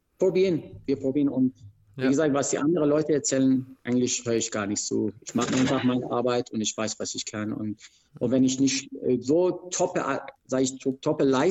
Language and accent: German; Iran; German is a second language; moved away; Ich komme aus dem Iran und Ringen ist in Iran Volkssport.